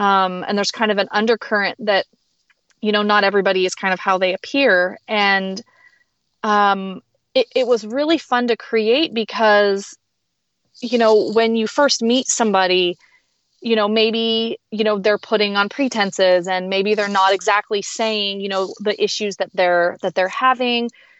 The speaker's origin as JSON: {"language": "English", "region": "California", "country": "United States", "said": "I met with a writer friend and I'm from California. So I was in the Bay Area"}